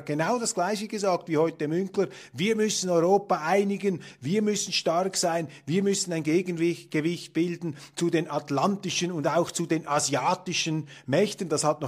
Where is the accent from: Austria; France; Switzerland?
Switzerland; Und als Schweizer kann ich nur sagen, beruhigt euch, nehmt etwas Abstand und haltet Distanz zurück zur Neutralität.